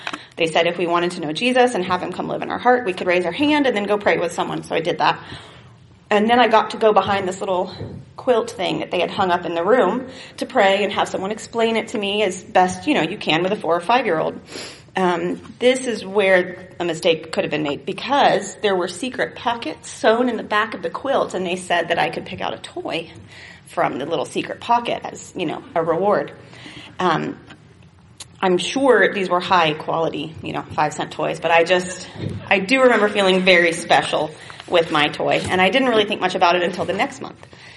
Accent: Sebring, Florida, United States; born there; But I was born here in Sebring, or close to here, on September 23rd, 1979.

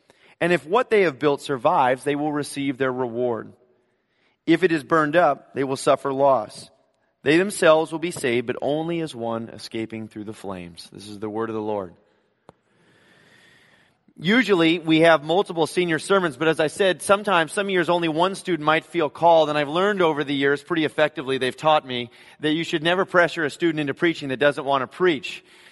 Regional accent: Los Angeles, California, United States; We're going to go see where I grew up in L.A. My children have never been through my hometown or community, and I'm looking forward to that.

